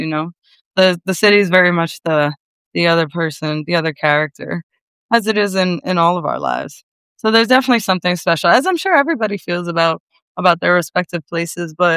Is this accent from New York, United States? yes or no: yes; New York, United States; I'm very New Yorker nowhere. I mean, the entire show takes place in the subway ride.